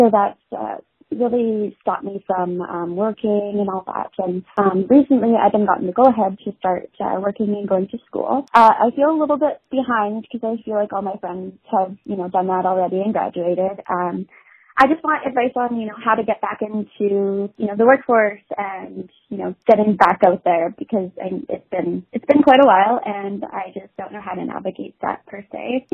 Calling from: Canada; I'm from Canada. I'm 23.

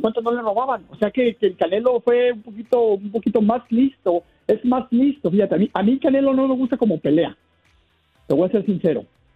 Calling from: Oregon, United States; Desde Oregón.

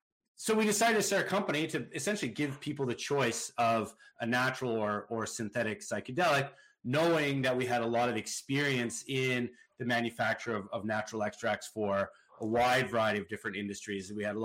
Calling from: West Vancouver, British Columbia, Canada; From my house in beautiful West Vancouver, British Columbia.

